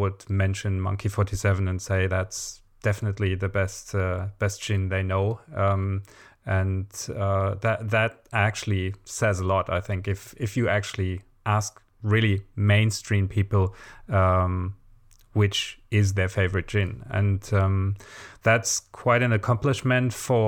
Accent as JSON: {"language": "English", "country": "Germany", "said": "at least since we're both from Germany, which people can probably tell from our accents"}